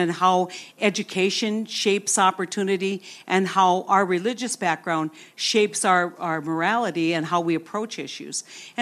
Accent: Manitou, North Dakota, United States; I grew up in Manitou, North Dakota, a town of 90 people. My family was 1/10 the population, I want you to know.

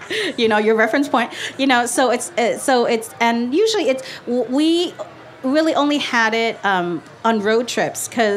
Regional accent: North Vietnam, Vietnam; the northern way is with minced pork

